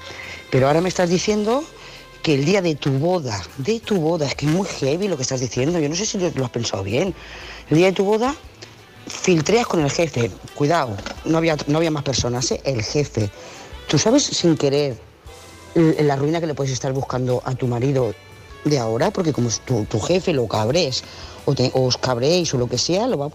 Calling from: Lloret de Mar, Catalonia, Spain; de Lloret de Mar.

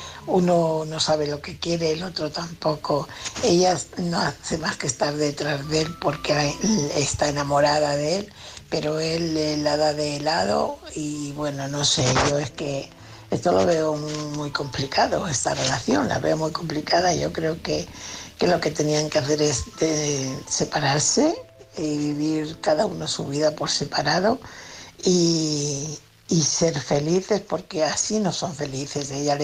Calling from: Fuenlabrada, Community of Madrid, Spain; corresponsal de Fuenlabrada.

